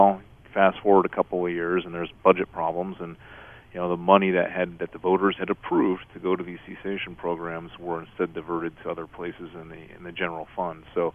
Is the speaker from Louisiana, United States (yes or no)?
no; Colorado, United States; in California, and I'm from Colorado